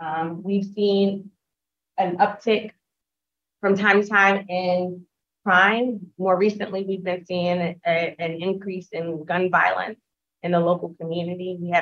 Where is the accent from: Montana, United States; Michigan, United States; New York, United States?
New York, United States; St. Albans; So actually, I grew up in St. Albans, but I've been living in the Rockaways for the past 15 years.